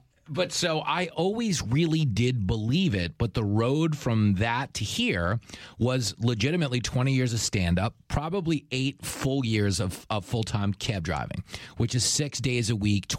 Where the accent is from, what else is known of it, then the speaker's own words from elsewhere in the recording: Levittown, New York, United States; I grew up in Levittown on Long Island